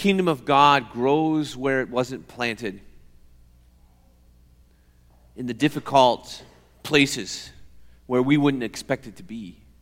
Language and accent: English; Alpena, Michigan, United States; I grew up in Alpena and people grew corn for the silage and sweet corn for the market.